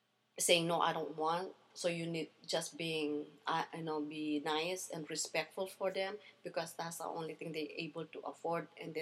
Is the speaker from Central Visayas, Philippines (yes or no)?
no; Manila, Metro Manila, Philippines; also born or lived in Capas; But I grew up in Manila and with my mom's cousin, and I stay with them when I grow up.